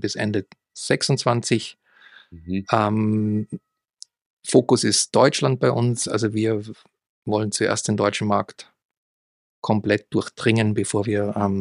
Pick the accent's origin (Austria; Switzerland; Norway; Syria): Austria; now in Munich, Germany; Komme aber aus dem Süden, ich komme aus Österreich. Wohne hier in München